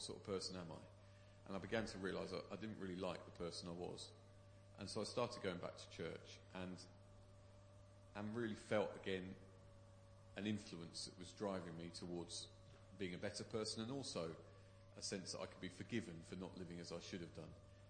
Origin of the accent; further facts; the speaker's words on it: Watford, East of England, United Kingdom; Because I was brought up in Watford.